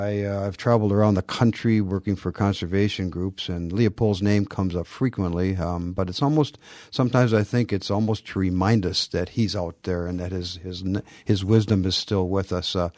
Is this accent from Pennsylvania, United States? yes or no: no; Green Bay, Wisconsin, United States; I grew up in Green Bay on East Mason Street, eight blocks downwind from the Fox River